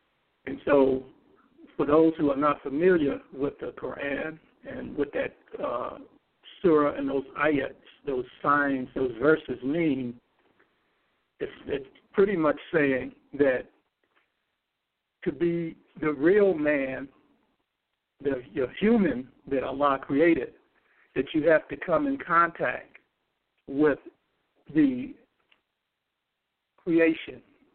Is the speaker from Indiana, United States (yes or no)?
yes; Gary, Indiana, United States; since I'm from Gary, Indiana, my hometown